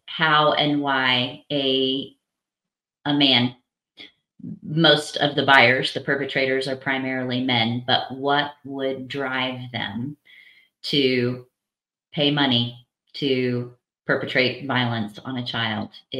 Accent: Missouri, United States; I grew up in southern Missouri. Actually, I was born, I think, in your stomping grounds. I was born in Rolla, Missouri, and grew up in the southwest corner of the state, what many would call the buckle of the Bible Belt.

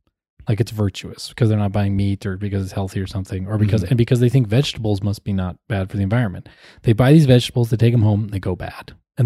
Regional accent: Wisconsin, United States; I grew up in Wisconsin where football was equally as important as food.

